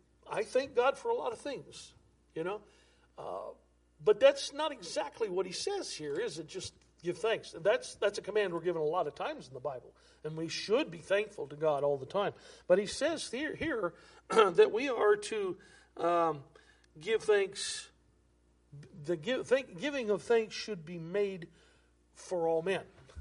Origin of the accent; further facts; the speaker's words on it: United States; Ouch, I'm an American. Okay? I'm all the way American. I love this country.